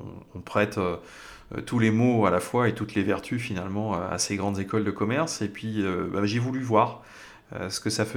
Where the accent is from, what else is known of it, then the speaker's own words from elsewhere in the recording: South Africa; also born or lived in France; j'ai grandi plusieurs années en Afrique du Sud